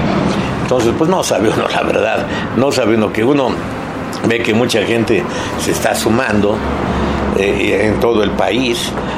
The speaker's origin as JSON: {"language": "Spanish", "country": "Mexico", "said": "Somos mexicanos, no tenemos que imitar a otros países"}